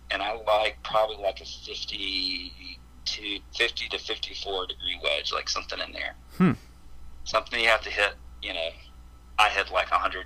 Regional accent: Louisiana, United States; I grew up in North Louisiana, but I've lived down here South Mississippi and South Louisiana now for the last 10 or 11 years.

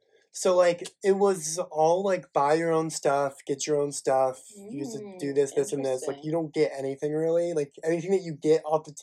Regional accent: Lawrenceburg, Indiana, United States; So Lawrenceburg is a small town near Cincinnati, Ohio, but it's in Indiana.

